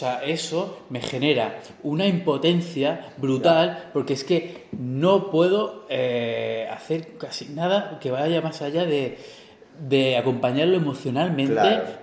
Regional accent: Catalonia, Spain; Y soy español. Yeah. O catalán.

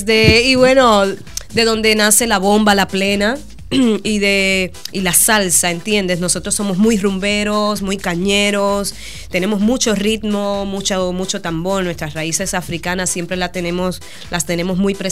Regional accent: Puerto Rico; now in Miami, United States; Yo soy puertorriqueña, pero resido en Miami hace muchos años.

